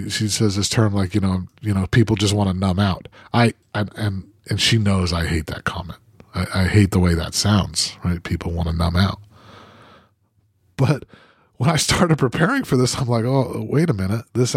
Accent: Utah, United States; I grew up in Utah. And when I grew up there, a large percentage of the Mormons were in that club.

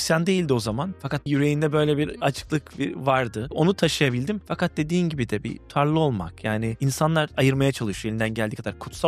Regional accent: Adana, Turkey; Adana'da Adanalıyım yani.

